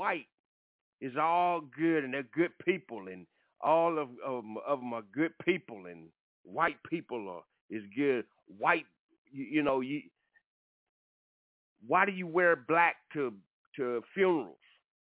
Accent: Atlanta, Georgia, United States; Well, they're my team. I grew up in Atlanta.

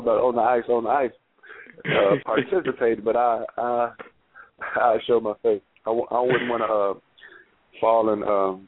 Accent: Chicago, Illinois, United States; I'm from Chicago, so I'm a Blackhawks man.

